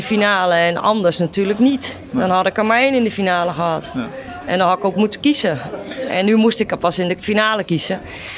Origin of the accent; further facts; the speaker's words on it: Scheveningen, South Holland, Netherlands; Ik kom ook uit Scheveningen.